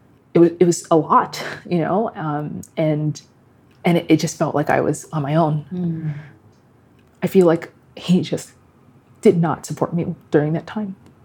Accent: Nigeria; now in United States; yes, Yoruba. So I would actually say I am more Nigerian in that sense.

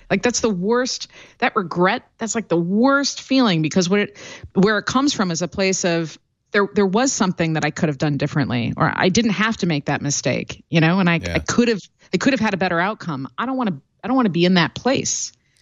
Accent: Indiana, United States; So where I grew up, I grew up in Northwest Indiana, just outside of Chicago.

